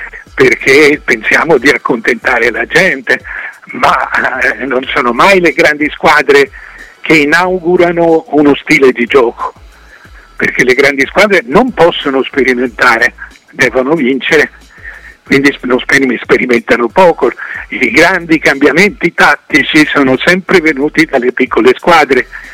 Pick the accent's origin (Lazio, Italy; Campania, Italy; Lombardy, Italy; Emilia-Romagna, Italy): Campania, Italy; Naples; Io vengo da Napoli e a Napoli non parlano d'altro